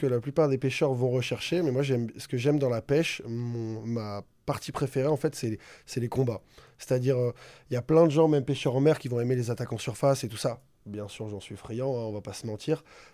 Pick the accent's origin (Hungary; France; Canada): France; Sauternes, Nouvelle-Aquitaine; Je viens de la Gironde. Je suis au sud de Bordeaux, dans la campagne à Sauterne exactement